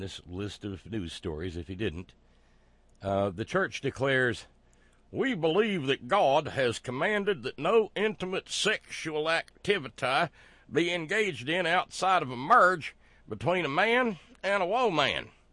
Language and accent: English; Florence, Alabama, United States; And it comes out of my hometown. down there in Florence, Alabama.